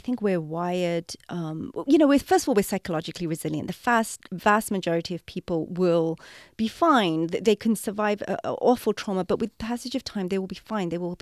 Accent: England, United Kingdom; I was raised in England, thousands of miles away from India, and obviously I was raised decades after the 1947 partition of India.

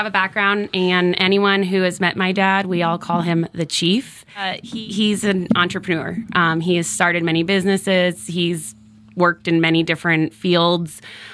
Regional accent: Bay Area, California, United States; From my home area. Yeah, so born and raised in the Bay Area

